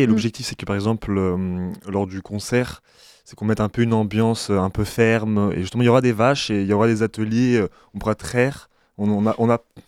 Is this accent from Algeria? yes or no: no; Brest, Brittany, France; puisqu'on est originaire de Brest, l'océan, c'était quelque chose qui nous tenait vraiment à cœur.